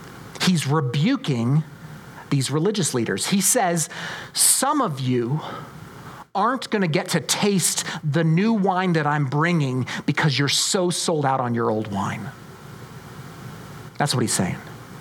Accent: Colorado Springs, Colorado, United States; I was raised in Colorado Springs, and as a kid, back in the 80s and the 90s, when I was a kid, there was a place in the Springs that was seared into my memory.

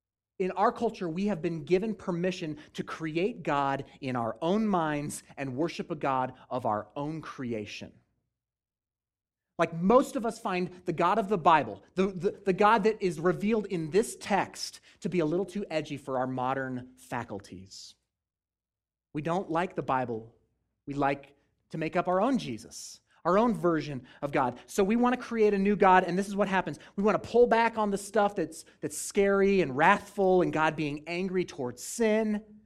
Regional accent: Colorado Springs, Colorado, United States; I'm from Colorado Springs, which is, it's kind of a big city now, but I can remember growing up there thinking, man, there is nothing to do in this town.

